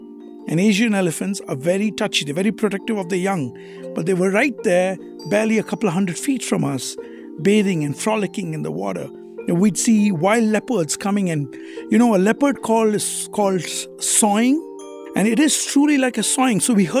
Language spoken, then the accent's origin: English; India; Growing up in India was fascinating. I love my country. I would never, ever move away from it